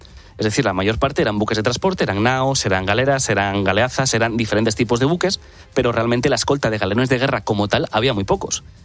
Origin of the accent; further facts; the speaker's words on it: Asturias, Spain; Yo soy asturiano